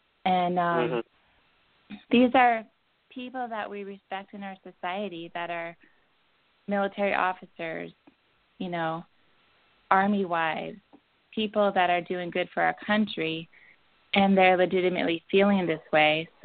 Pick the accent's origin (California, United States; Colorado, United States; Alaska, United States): Alaska, United States; now in Virginia, United States; I'm from Alaska. My husband's from New Mexico. Virginia's new and different to us, and it's the South. We live in Southern Virginia